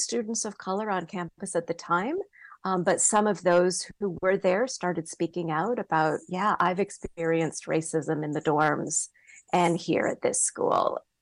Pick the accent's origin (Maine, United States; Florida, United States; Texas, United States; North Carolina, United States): Maine, United States; I'm from Maine originally. I was nurtured in a small, close-knit community that I would say was very white, middle class, very homogenous, quite conservative, and also, quite frankly, conflict avoidant.